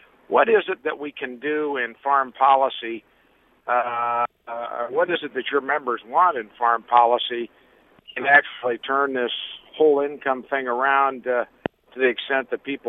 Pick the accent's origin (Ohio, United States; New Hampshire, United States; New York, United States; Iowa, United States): Iowa, United States; Yes, I'm from Iowa, and I was listening to President Warfield speak.